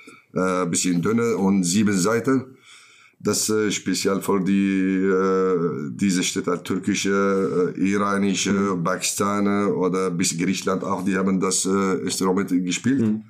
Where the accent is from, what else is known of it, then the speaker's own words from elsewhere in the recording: northern Syria, Syria; now in Germany; Also ich komme aus Syrien. Seit 2015 bin ich hier in Deutschland und bin ich in Nordsyrien geboren, kurdische Städte.